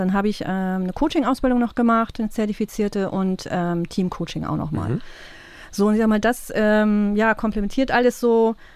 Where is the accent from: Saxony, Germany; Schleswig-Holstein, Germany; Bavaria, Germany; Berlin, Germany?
Schleswig-Holstein, Germany; ich bin ja aus Dithmarschen nicht rausgekommen.